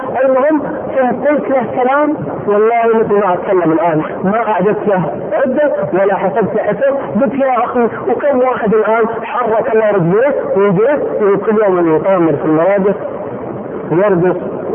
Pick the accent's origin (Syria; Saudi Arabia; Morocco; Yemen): Saudi Arabia; من اطرف الاسر عندنا في السعودية